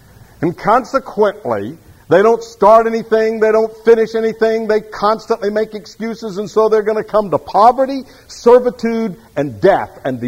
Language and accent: English; Florida, United States; now in California, United States; But when I grew up in Florida, they used to be huge anthills.